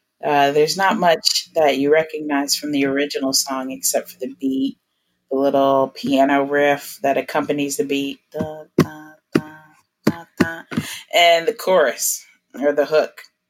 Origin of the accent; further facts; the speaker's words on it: Houston, Texas, United States; I'm from Houston, Texas.